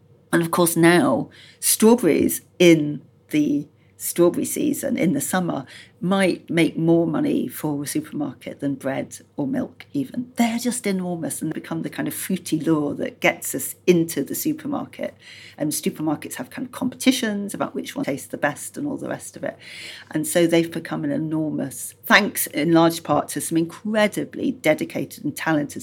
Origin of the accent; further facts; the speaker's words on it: Yorkshire and the Humber, United Kingdom; And I grew up in Yorkshire, and I remember as a child learning that the Yorkshire pudding was invented to fill up the kids